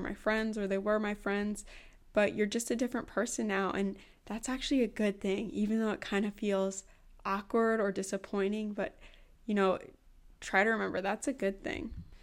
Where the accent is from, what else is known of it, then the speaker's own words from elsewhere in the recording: Wisconsin, United States; I actually planned on moving back to my home state of Wisconsin.